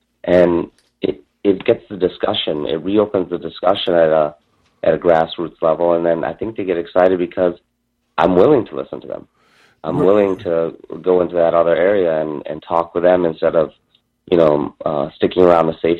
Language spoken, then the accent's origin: English; Wisconsin, United States; I think most of our listeners know about it because we're from Southeast Wisconsin.